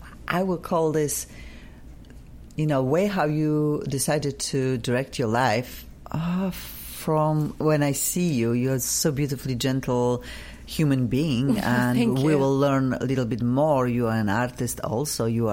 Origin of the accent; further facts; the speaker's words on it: Poland; I'm also from Poland